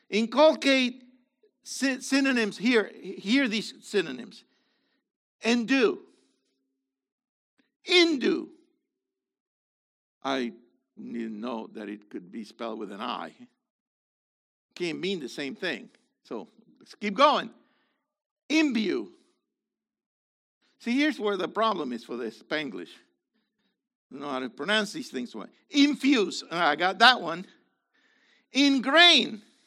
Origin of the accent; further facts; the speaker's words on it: Puerto Rico; born there; But I was born in Puerto Rico. I got it. And I don't get rid of it. And my children say that I don't have an accent.